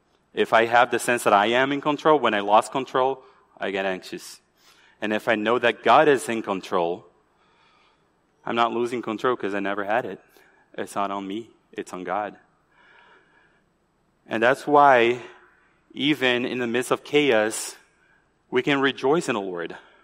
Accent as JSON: {"language": "English", "country": "Brazil", "accent": "Brazilian", "said": "I'm from Brazil. You might have noticed that I have a kind of a southern accent. It's southern from South America. So we are from Brazil"}